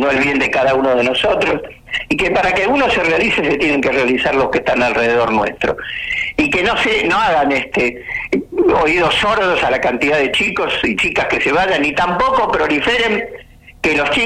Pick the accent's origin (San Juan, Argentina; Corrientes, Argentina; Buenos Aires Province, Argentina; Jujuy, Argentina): Buenos Aires Province, Argentina; Ramos Mejía; also born or lived in Mataderos, Buenos Aires; yo nací en Mataderos, Luis, pero viví, después de los 7 años, en Ramos Mejía.